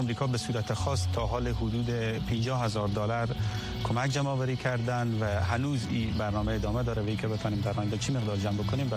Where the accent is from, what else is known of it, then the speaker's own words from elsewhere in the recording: Herat, Afghanistan; ما خود ما از هرات هستیم، فامیل ما، خانواده ما در هرات هستن